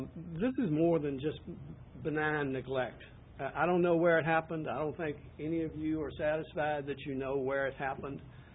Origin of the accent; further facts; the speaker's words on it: Irvington, Virginia, United States; I'm an attorney from Irvington.